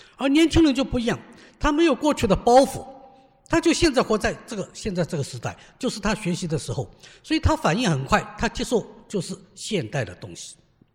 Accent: China

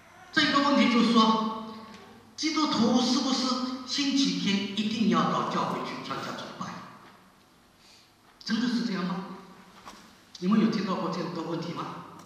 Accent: Shanghai, China; 我出生在上海，我长大在上海

